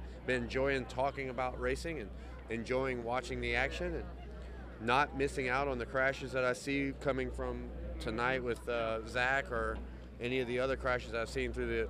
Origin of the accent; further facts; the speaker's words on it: the South, United States; I'm from the South. It's kind of hard kind of hard to hit all of the syllables and everything, kind of slur them together.